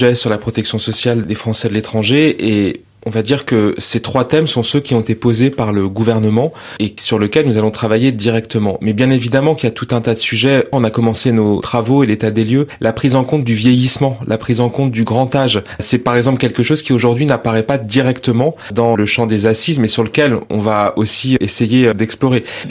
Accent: France; Et nous, en tant que Français de l'étranger, vous savez, on est les porte-drapeaux de notre beau pays partout dans le monde.

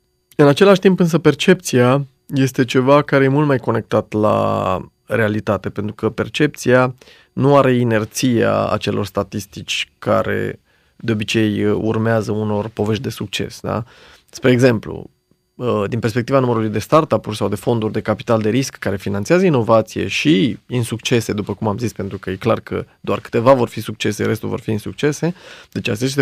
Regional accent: Romania; Noi, ca și business, nu l-am creat deloc românește și nici doar în România. Doar întâmplător, noi suntem români.

